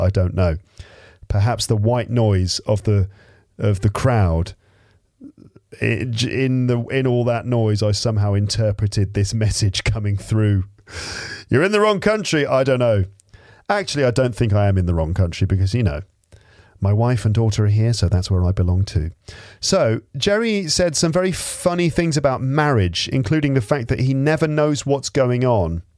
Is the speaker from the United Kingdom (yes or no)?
yes; England, United Kingdom; And then he said, where are you from, sir? And I said, I'm from England.